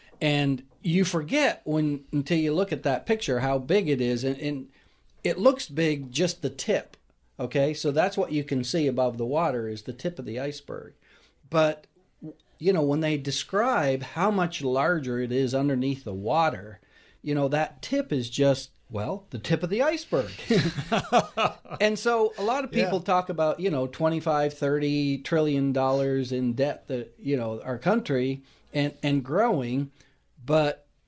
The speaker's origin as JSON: {"language": "English", "country": "Canada", "said": "You know, I'm from Canada, and we've lived in Prince Edward Island and New Brunswick, Canada, and on the water, but I've never been to Newfoundland."}